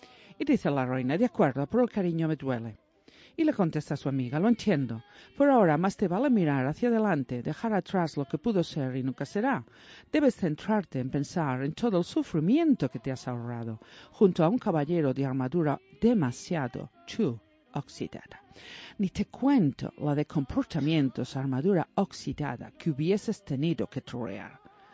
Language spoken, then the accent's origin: Spanish; California, United States; Yo soy de California.